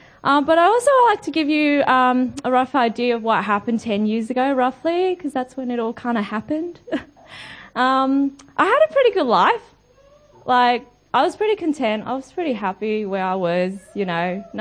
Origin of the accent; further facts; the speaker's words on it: Australia; And also just opportunity growing up in Australia, a really, really great opportunity.